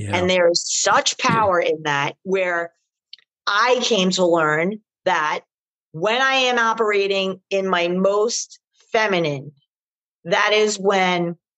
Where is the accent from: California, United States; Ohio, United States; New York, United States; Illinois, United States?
New York, United States; Like, I'm from New York, Bronx, Brooklyn. I can throw down.